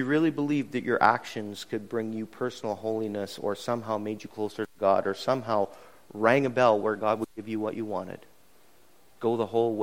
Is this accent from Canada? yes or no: yes; Canada; a little compromise is usually our first inclination because we're Canadian. We get along with everybody.